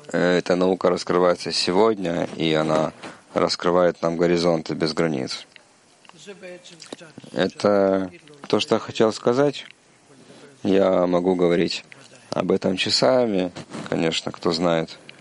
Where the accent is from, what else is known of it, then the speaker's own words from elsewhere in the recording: Tel Mond, Central District, Israel; из Тельмонда, первый раз.